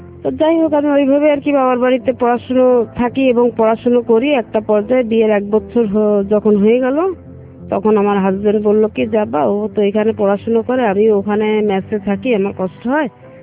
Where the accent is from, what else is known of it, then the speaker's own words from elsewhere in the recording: Jessore, Khulna Division, Bangladesh; আমার বাবা ছিলেন একজন সরকারি কর্মকর্তা। আমার ছোটবেলাটা, আমার জন্মস্থান খুলনাতে, এবং আমি কিছুটা সময় খুলনাতেই মানুষ হই। এরপরে বাবার চাকরির সূত্রে আমরা যশোরে আসি।